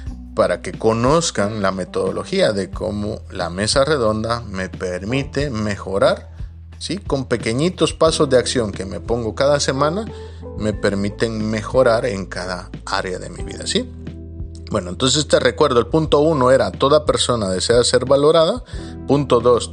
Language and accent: Spanish; Guatemala; Recuerdo que en mi país hubo un acuerdo que se firmó entre el ministro de Educación y Guatemala